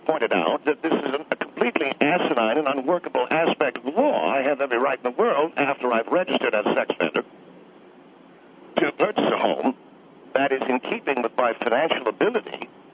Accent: Baltimore, Maryland, United States; I come from Baltimore, Maryland.

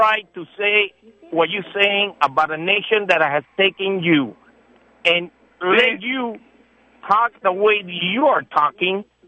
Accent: Cuba; English is a second language; I come from Cuba, sir. I come from a country that is no liberty on it.

